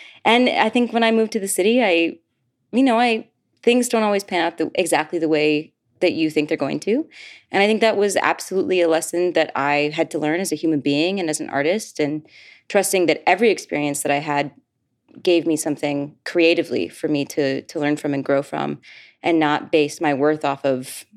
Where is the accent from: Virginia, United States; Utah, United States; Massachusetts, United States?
Utah, United States; Ogden; when I was growing up, I grew up in Ogden, Utah